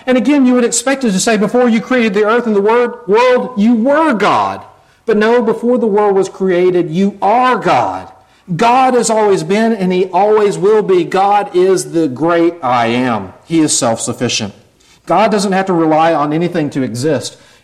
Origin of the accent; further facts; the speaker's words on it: Mississippi, United States; Now, I'm terrible at grammar. I'm from Mississippi.